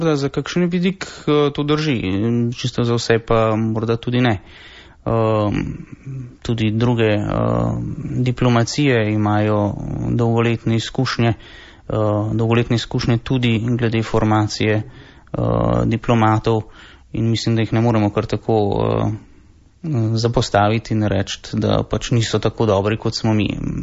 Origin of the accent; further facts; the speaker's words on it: Kokrica, Upper Carniola, Slovenia; Doma sem blizu Kranja, iz župnije Kokrica.